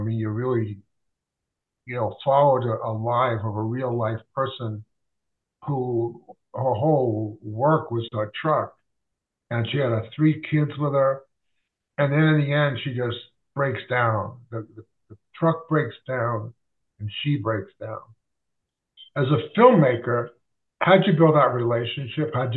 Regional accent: New York City, New York, United States; now in Los Angeles, United States; Sean Orr is a bagel expert, and we're both from Flatbush, Brooklyn.

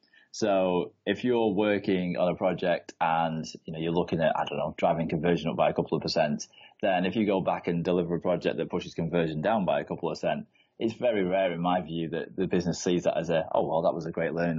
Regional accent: Blackpool, North West England, United Kingdom; when I was growing up, I grew up in Blackpool.

